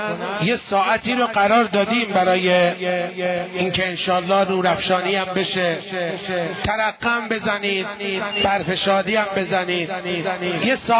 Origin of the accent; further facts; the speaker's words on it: Tabriz, East Azerbaijan, Iran; حالا خوبه نگفتم شهر خودمون تبریز رو نگفتم